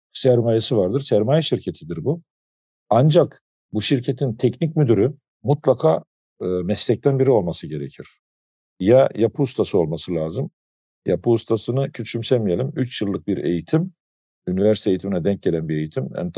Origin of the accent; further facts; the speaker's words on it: Kırıkhan, Hatay, Turkey; şehrimin, benim doğup büyüdüğüm yer, tek katlı evlerin olduğu bir şehirdi orası çocukluğumda. Yani 20 bin nüfusu olan tek katlı evlerden oluşuyordu. Hatay'ın tam ortasında Kırıkhan.